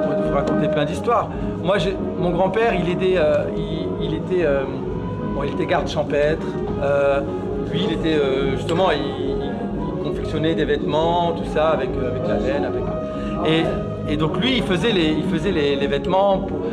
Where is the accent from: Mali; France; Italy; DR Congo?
France; Roubaix, Hauts-de-France; moi, je suis un enfant de Roubaix, je suis né à Roubaix, fils d'immigré algérien. Puis j'ai grandi dans cette ville-là, donc c'est, bon, Roubaix, la ville la plus pauvre de France.